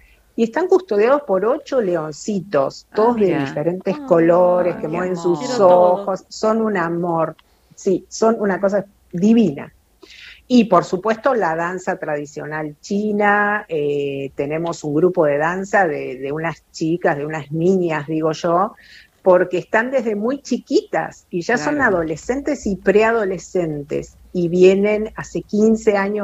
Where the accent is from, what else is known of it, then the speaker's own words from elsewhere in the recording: Argentina; Mira, yo creo que tiene que ver con cómo somos los argentinos.